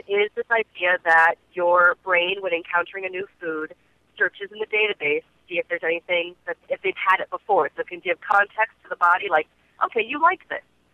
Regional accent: Midwest, United States; growing up in the Midwest in the 70s and 80s were mostly going to be frozen.

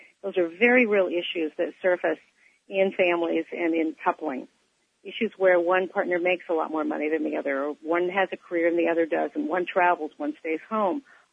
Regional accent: Beaverton, Oregon, United States; I grew up in Beaverton, Oregon, and had a high school experience like most young girls dream about

